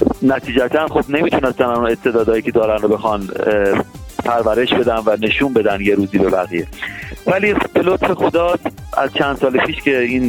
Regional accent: Iran; ما هممون ایرانی هستیم، حالا چه داخل کشور باشیم چه خارج از کشور باشیم، ایرانی هستیم و افتخار میکنیم که ایرانی هستیم.

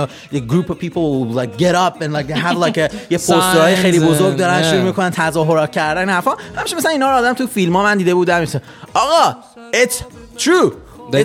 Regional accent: Iran; چون ما همه ایرانی هستیم

